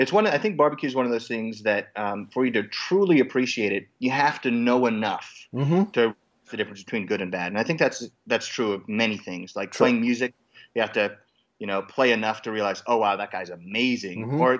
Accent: Kentucky, United States; Where I grew up in Western Kentucky, there were barbecue spots, but there was no mutton at all.

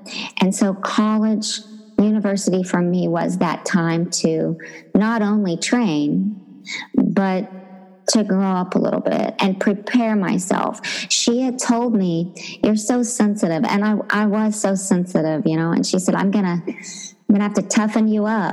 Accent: Oklahoma, United States; when I was growing up in Oklahoma and singing in church and doing ballet and taking piano

